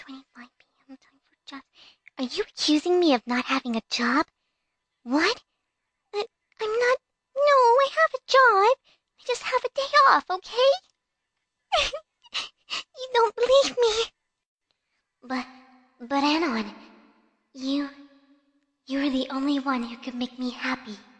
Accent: England, United Kingdom; Yes, I am English or British.

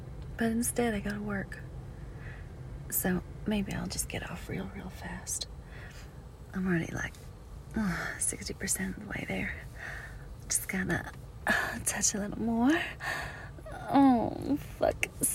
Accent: Louisiana, United States; accent: Southern; moved away; This is my natural accent. And most of the time, I hide it. But when I'm very mad or very tired, like I am today, it comes out. Plus, I was talking with some family of mine that lives back in Louisiana

